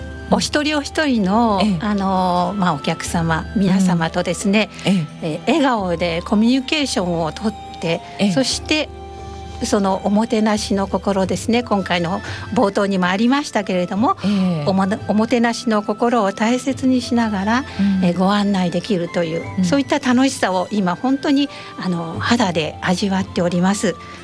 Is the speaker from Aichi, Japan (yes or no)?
yes; Aichi, Japan; 生まれも育ちも三河で、生粋の三河小娘の私、